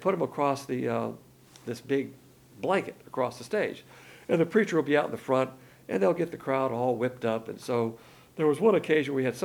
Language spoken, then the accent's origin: English; Alabama, United States; I'm from Alabama, where they have all these phony baloney holy roller churches everywhere.